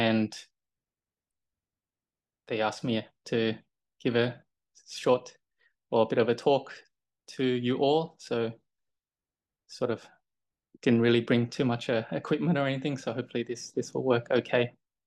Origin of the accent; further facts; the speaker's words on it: Sydney, New South Wales, Australia; born there; I was born in Sydney